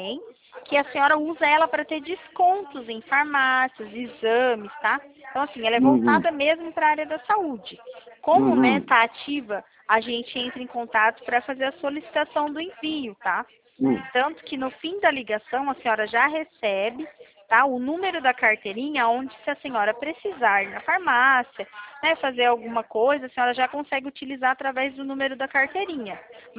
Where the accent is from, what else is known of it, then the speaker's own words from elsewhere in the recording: Rio de Janeiro, Brazil; also born or lived in interior of São Paulo; Eu sou do Rio de Janeiro, mulher.